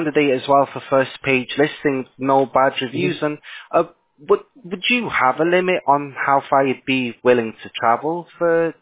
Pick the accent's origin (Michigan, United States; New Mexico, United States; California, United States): California, United States; Fountain Valley; We're actually from Fountain Valley, California, so yeah, that's right.